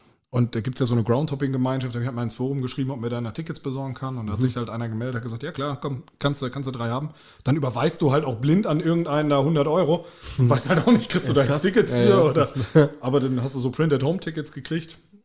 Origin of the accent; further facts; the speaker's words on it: Gladbeck, North Rhine-Westphalia, Germany; ich komme ja ursprünglich aus NRW